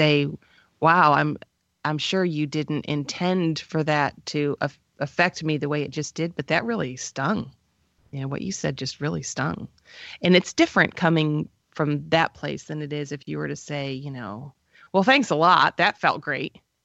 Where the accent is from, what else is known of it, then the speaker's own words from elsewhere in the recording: Northeast, United States; I am from the Northeast, and everyone who lives in the Northeast of this country lives in sarcasm.